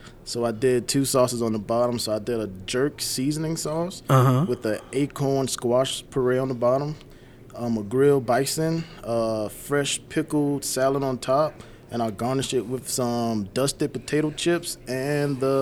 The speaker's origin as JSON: {"language": "English", "town": "Orangeburg", "region": "South Carolina", "country": "United States", "said": "I'm actually from Orangeburg, South Carolina."}